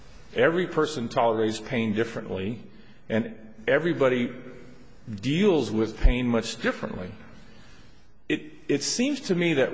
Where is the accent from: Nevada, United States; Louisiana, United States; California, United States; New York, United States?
California, United States; Fresno; It is located in my hometown, Fresno, California.